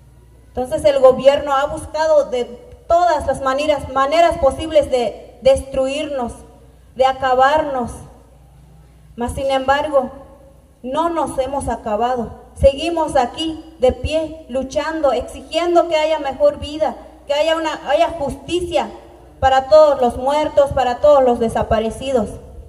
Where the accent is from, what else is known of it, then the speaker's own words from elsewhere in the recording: Acteal, Chiapas, Mexico; Soy de Acteal